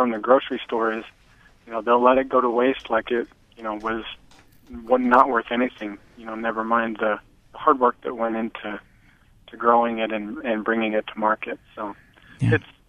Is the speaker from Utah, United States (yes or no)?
yes; Pleasant Grove, Utah, United States; I grew up in Pleasant Grove, Utah, there in Utah County.